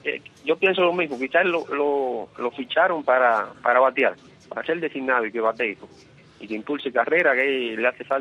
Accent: Cuba; yo soy fanático a los Yankees, como muchos cubanos.

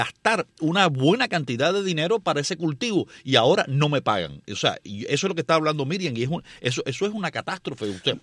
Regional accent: Guanabacoa, Havana, Cuba; Saben que yo soy de Guanabacoa.

